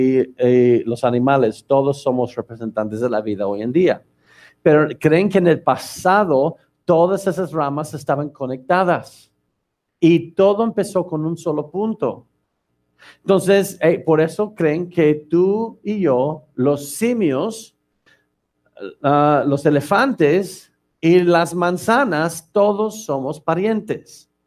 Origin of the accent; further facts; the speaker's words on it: United States; born there; Spanish is a second language; Yo soy norteamericano por nacimiento, yo creo que se nota, ¿no?